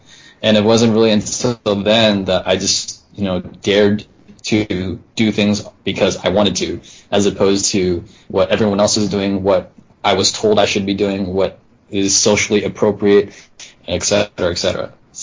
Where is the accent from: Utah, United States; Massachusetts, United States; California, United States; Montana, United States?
California, United States; I grew up in the Silicon Valley.